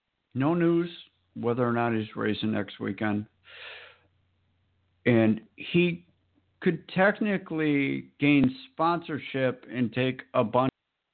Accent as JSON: {"language": "English", "region": "Minnesota", "country": "United States", "tie": "born or raised there", "said": "head to my home state of Brainerd, August 16th to the 19th. The closest that NHRA gets to me."}